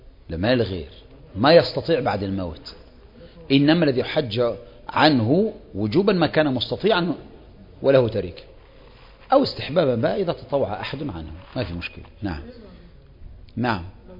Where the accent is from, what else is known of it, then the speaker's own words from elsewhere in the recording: Egypt; فرضنا ما احنا مصريين